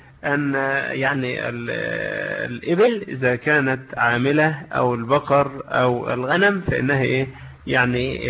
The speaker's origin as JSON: {"language": "Arabic", "country": "Egypt", "said": "طيب دلوقتي ده موضوع السوم ده مش موجود عندنا في مصر مثلا"}